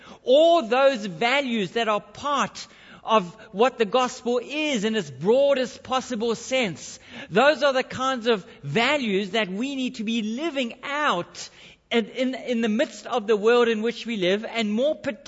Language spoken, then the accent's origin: English; Durban, KwaZulu-Natal, South Africa; moved away; Because in summer, in Durban, where I grew up in South Africa, it had a very humid climate in summer.